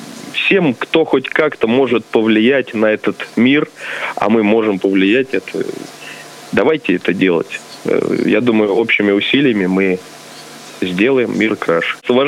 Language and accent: Russian; Tishanka, Voronezh Oblast, Russia; На самом деле, я обычный парень из Тишанки.